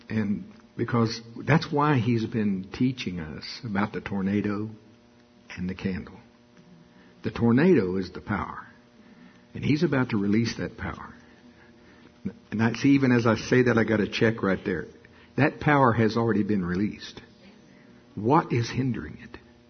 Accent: the South, United States; Y'all, I am from the South.

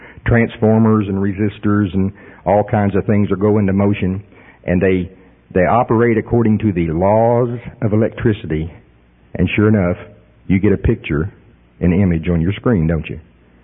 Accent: Oklahoma, United States; I am from Pottawatomie County, Oklahoma.

